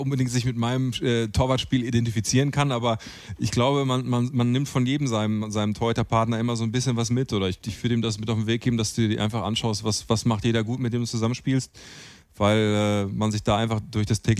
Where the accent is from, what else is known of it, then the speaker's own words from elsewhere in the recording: Bergkamen, North Rhine-Westphalia, Germany; also born or lived in Werne; Aha, ich komme aus Bergkamen, ja. Ich bin in Werne geboren.